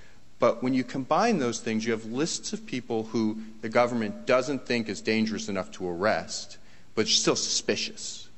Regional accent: Queens, New York, United States; But as it turns out, I'm from Queens. I live in Queens, New York.

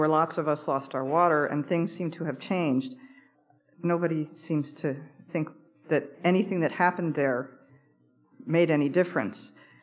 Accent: Vermont, United States; I'm from Vermont.

